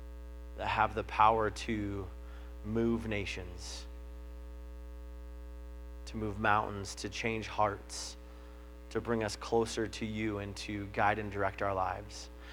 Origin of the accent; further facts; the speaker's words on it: Billings, Montana, United States; I grew up in Billings, and so we had these amazing things called the rims.